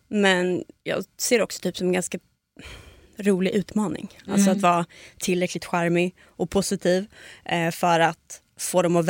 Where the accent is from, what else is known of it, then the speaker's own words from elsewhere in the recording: Uppsala, Uppsala County, Sweden; now in Stockholm, Sweden; Jag kom från Uppsala och är relativt nyinflyttad ett och ett halvt år till Stockholm.